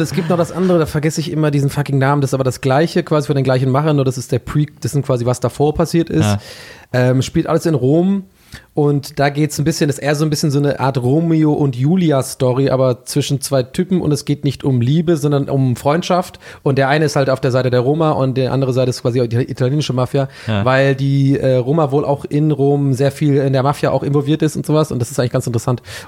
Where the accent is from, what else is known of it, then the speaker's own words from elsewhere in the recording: Ireland; als echter Ire